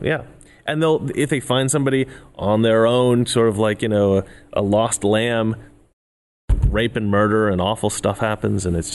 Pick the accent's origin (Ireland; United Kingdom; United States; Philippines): United States; Oregon; now in Los Angeles, United States; either back home in Oregon where I grew up or in Los Angeles where I live now